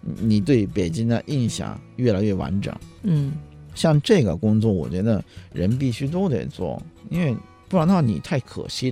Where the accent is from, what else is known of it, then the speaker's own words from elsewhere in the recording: Japan; Chinese is a second language; 就算就我是日本人嘛